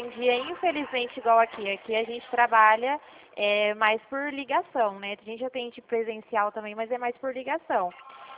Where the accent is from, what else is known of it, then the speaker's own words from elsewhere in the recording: Dracena, São Paulo, Brazil; Eu sou aqui de Dracena, fica interior de São Paulo.